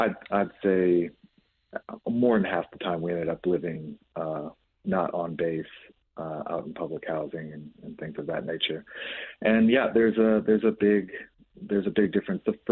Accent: Jacksonville, Florida, United States; also born or lived in Colorado / Texas; spent most of our time growing up in Florida. My mother's final duty station was a Mayport Naval Station in Jacksonville, Florida.

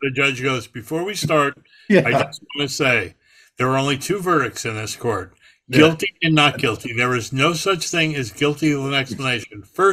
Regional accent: New York, United States; We're all from New York. Scott's from New York, too.

